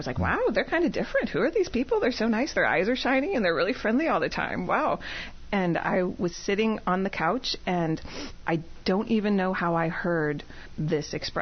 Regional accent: Champaign, Illinois, United States; So I grew up here in Champaign

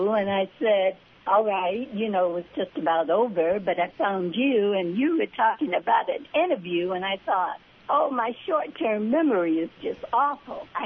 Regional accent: Birmingham, Alabama, United States; Birmingham, Alabama.

